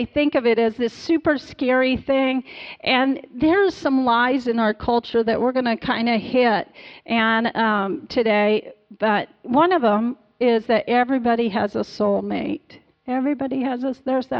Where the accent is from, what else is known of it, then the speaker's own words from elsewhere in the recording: Arkansas, United States; I know when I was growing up in Arkansas, if you weren't married by the time you were 19, you were a spinster.